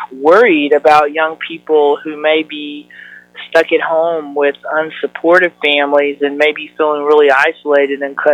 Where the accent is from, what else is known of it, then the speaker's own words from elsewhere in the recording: Texas, United States; when I was a queer teenager growing up in Texas